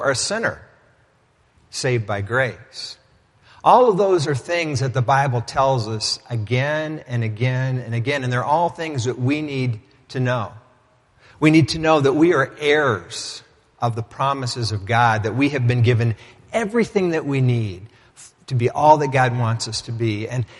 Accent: Texas, United States; But I was raised in Texas, as some of you know, and in a good church

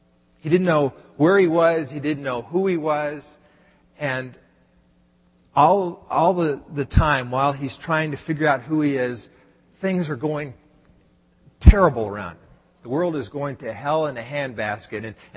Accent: Dallas, Texas, United States; It goes back to when I was growing up in Dallas. All the 20-some-odd years that I lived in Dallas

